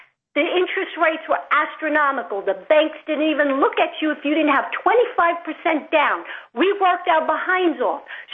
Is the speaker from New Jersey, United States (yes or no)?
no; New York, United States; I was born and raised in New York, heard of Trump.